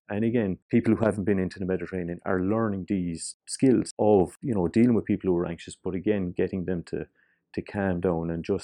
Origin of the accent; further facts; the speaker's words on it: Cork, Munster, Ireland; now in Dublin, Ireland; You know, we are from Cork.